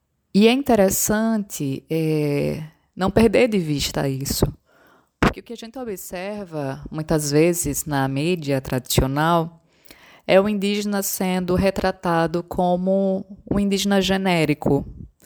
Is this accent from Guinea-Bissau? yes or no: no; Natal, Rio Grande do Norte, Brazil; Eu nasci e sempre vivi na cidade. Eu sou de Natal, Rio Grande do Norte.